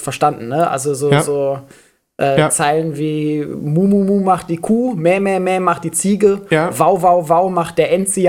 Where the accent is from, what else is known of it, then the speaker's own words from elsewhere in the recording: Schleswig-Holstein, Germany; Ich bin in Schleswig-Holstein zur Schule gegangen.